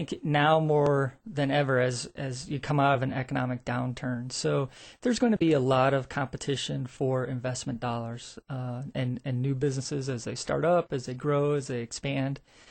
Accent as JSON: {"language": "English", "region": "Illinois", "country": "United States", "tie": "born or raised there", "said": "So I come from Illinois. That's where I was born and I grew up."}